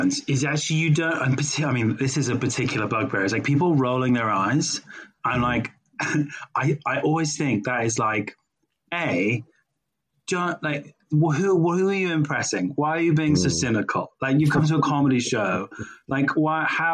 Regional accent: South East England, United Kingdom; I grew up in Sussex, really.

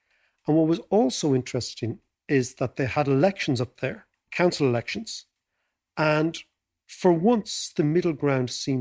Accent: Monkstown, Ireland; And certainly when we were growing up in Monkstown, I met very few Northerners.

